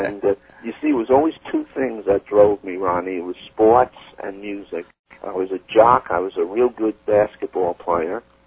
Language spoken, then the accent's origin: English; Brooklyn, New York, United States; In Brooklyn, Flatbush, Brooklyn.